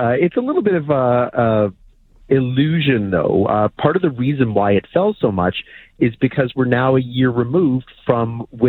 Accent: Canada; It's the nature of being Canadian with our geography, with our climate, and with our population.

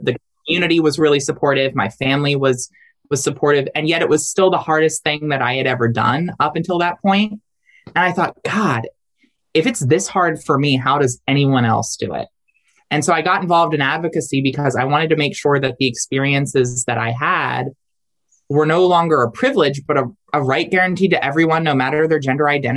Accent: Delaware, United States; one of the things that I always talk about when I talk about my love for my home state of Delaware is that we are a small state.

